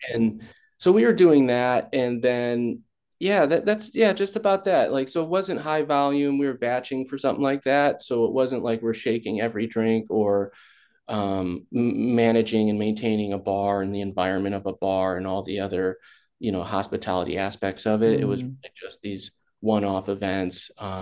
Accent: Illinois, United States; moved away as an adult; also born or lived in San Diego / Eugene / Portland; now in Japan; I'm 37, born and raised in Illinois, lived in San Diego for quite a while, went to school out there

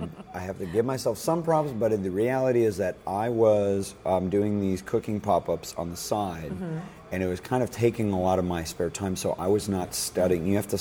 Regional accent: Minneapolis, Minnesota, United States; But my mom lives in Minneapolis. I grew up in Minneapolis.

